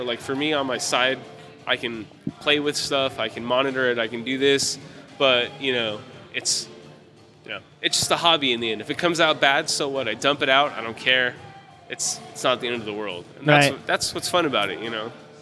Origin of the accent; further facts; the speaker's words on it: California, United States; I'm from California, so I've tried Space Trace multiple times